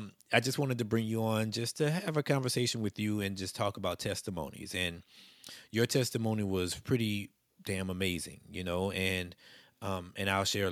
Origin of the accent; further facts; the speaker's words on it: Plaquemine, Louisiana, United States; back in my hometown of Plaquemine